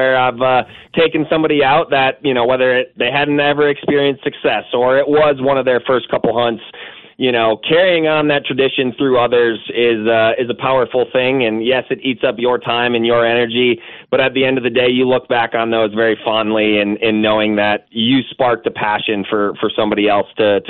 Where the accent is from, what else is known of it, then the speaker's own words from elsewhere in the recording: Wisconsin, United States; You know, I grew up in steeped in the Wisconsin gun hunting culture.